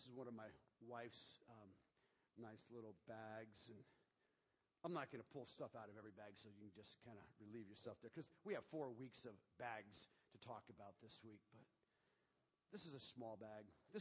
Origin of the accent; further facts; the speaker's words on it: Pacific Northwest, United States; It's our home state. We come from the Northwest